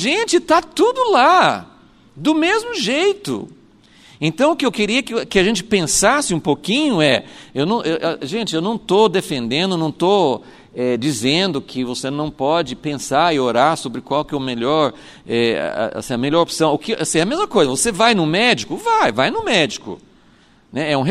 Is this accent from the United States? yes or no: yes; United States; now in Brazil; nós vivemos no Brasil, mas a gente acompanha, eu acompanho, né, porque eu vim de lá, né, dos Estados Unidos